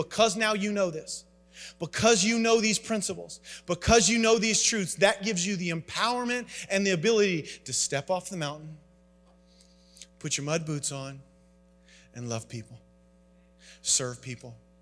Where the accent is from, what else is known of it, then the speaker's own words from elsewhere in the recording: Southern United States, United States; I call my grandfather papaw because I'm from the South.